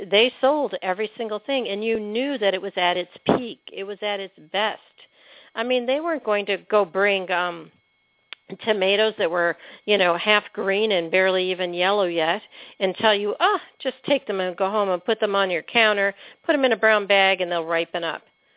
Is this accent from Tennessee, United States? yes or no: no; Pennsylvania, United States; I grew up in Pennsylvania, north of the Amish country in the 50s and 60s.